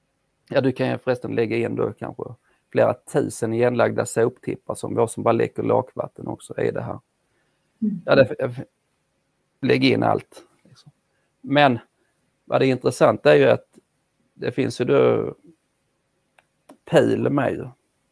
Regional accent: Åhus, Skåne, Sweden; accent: Skåne; jag hoppas de förstår min skånska då, för jag kommer från Åhus där vi inte riktigt kan säga ö på något normalt sätt.

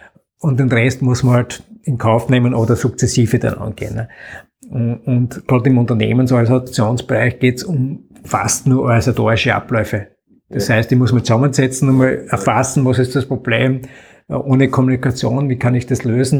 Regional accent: Austria; bei uns in Österreich ist durchaus einiges positiv weitergegangen.

